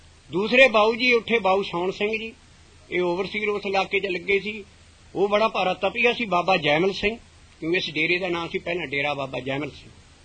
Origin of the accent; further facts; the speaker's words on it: Balarwal, Punjab, India; born there; ਮੇਰਾ ਜਨਮ ਉਸ ਰਾਧਾ ਸਵਾਮੀ ਦੇ ਲਾਗੇ ਹੀ ਪਿੰਡ ਬਲੜਵਾਲ ਹੈ ਤੇ ਭੋਲਵਾਗੇ ਹੋਰ ਪਿੰਡ ਸਾਰੇ ਉਹਨਾਂ ਵੰਗਾਂ ਚ, ਮੇਰਾ ਜਨਮ ਉੱਥੇ ਦਾ ਹੈ।